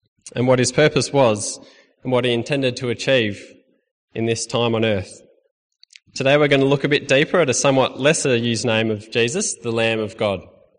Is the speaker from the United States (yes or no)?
no; Bendigo, Victoria, Australia; also born or lived in New South Wales; I was born in New South Wales. I grew up in Bendigo and then trekked off to Melbourne to study podiatry.